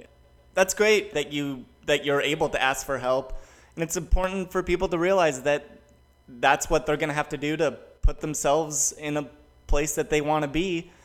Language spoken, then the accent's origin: English; Los Angeles, California, United States; I'm from Los Angeles, California, and I think most people know what that's like.